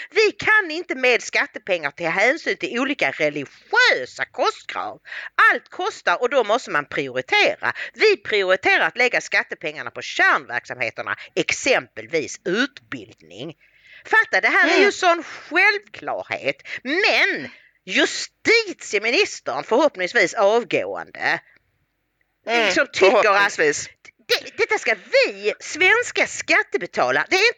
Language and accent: Swedish; Bjärred, Skåne, Sweden; Men jag är då inte välkommen i Bjärre där jag växte upp?